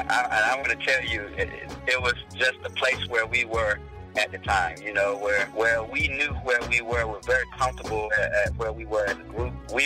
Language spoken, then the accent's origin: English; the South, United States; because we're from the South, take that soulful singing.